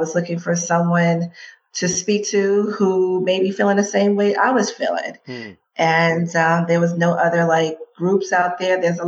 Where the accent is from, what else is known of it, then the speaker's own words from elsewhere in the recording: New York City, New York, United States; now in Phoenix, United States; I currently live in Phoenix, Arizona, born and raised in the Bronx, New York, and I am a certified athletic trainer.